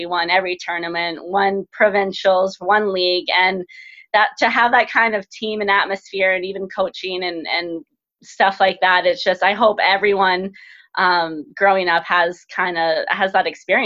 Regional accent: Lethbridge, Alberta, Canada; That little town of Lethbridge, you know, had some people go through

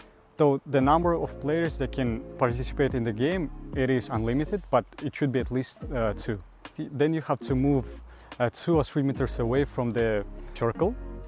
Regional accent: Kazakhstan; now in Canada; I'm from Kazakhstan and I'm a Kazakh. I can be considered as a newcomer here in Canada because I came to Canada about 1 month ago.

